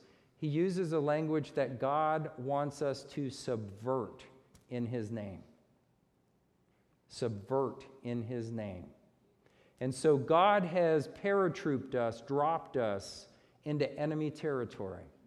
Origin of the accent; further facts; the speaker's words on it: United States; You know, as an American, what's the big deal?